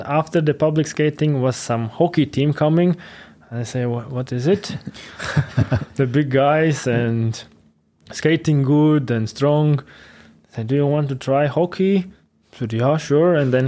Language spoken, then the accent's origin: English; Ventspils, Courland, Latvia; I played in my hometown, Ventspils, which one was a good school for the kids.